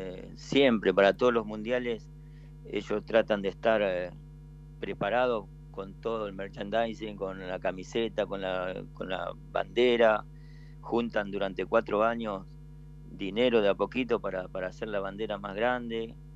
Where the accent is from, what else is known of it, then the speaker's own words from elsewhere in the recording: Argentina; now in Bangladesh; Y si saben que soy argentino, mucho más.